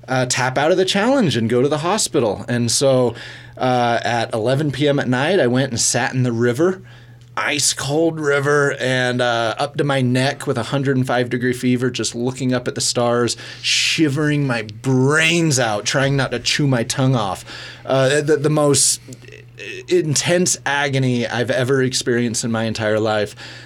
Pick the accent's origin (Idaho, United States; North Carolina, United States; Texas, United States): Idaho, United States; Pocatello; I grew up here in Pocatello, born and raised here, graduated from Century High School and Idaho State. And I grew up on a small farm outside of Pocatello in Bannock County.